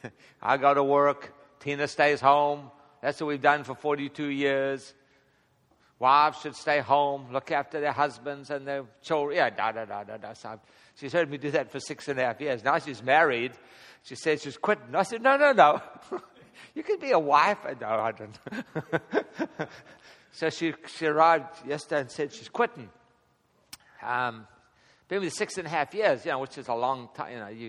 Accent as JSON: {"language": "English", "country": "South Africa", "tie": "born or raised there", "said": "being born and raised in South Africa"}